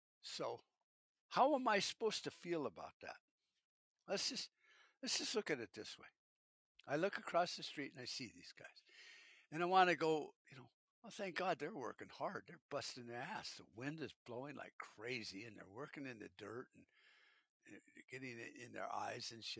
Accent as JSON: {"language": "English", "country": "United States", "said": "Just as an American, you know, like, you know, we all get sick once in a while"}